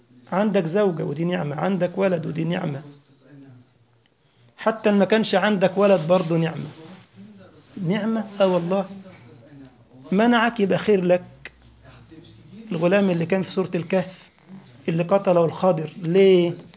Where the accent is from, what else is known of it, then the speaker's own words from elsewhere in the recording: Egypt; مليون ريال يعني أنا عشان مصري يبقى بالمصري 5 مليون جنيه